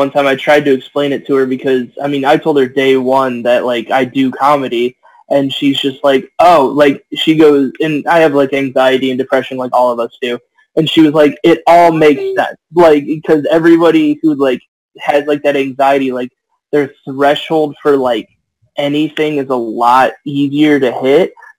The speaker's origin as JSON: {"language": "English", "town": "Toledo", "region": "Ohio", "country": "United States", "said": "because I'm originally from Toledo. So I went back home"}